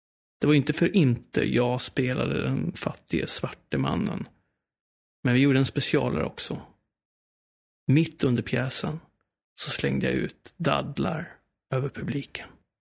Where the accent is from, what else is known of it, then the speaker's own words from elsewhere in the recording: Köping, Västmanland County, Sweden; now in Stockholm, Sweden; Nej, jag är uppvuxen i en liten, liten svensk stad, Köping.